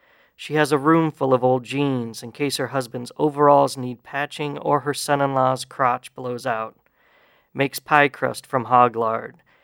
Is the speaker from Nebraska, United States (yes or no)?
yes; Nebraska, United States; This is, if you tell everybody I'm from South Dakota... I grew up in Nebraska.